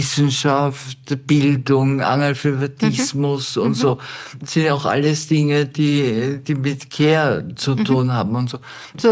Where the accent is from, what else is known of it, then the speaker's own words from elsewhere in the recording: Vienna, Austria; Also ich bin in Wien aufgewachsen, im Wiener Nachkriegszeit